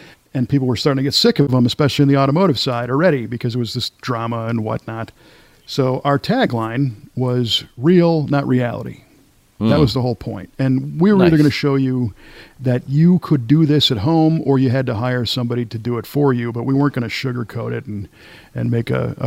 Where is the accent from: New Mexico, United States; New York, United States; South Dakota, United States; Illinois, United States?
Illinois, United States; Park Ridge; And I grew up in the Chicago area in Park Ridge, Illinois.